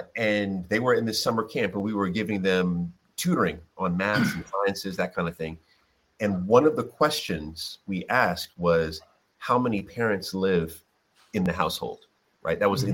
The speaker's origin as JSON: {"language": "English", "town": "New York City", "region": "New York", "country": "United States", "tie": "born or raised there", "said": "So I was born in New York in the United States. Grew up early in Jamaica, Queens, namely because I'm second generation Jamaican."}